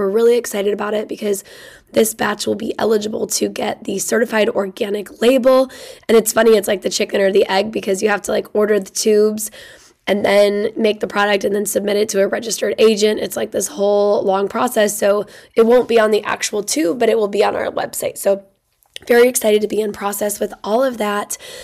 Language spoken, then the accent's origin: English; Indiana, United States; She is an Indiana girl, which I love because I am from Indiana